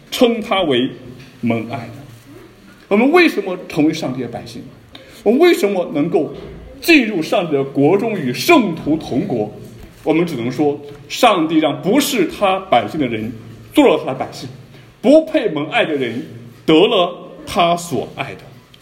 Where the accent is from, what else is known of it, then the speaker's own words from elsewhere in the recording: China; 那我们生在中国，我们是中国人